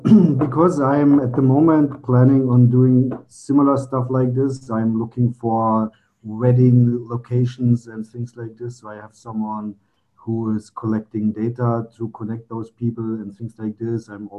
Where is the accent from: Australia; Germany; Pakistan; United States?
Germany; Germany. I'm from Germany.